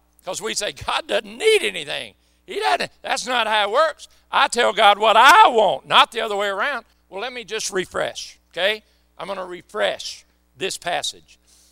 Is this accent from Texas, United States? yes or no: no; Mississippi, United States; So if y'all think I'm from Mississippi and therefore I hate black people, please be wrong on that.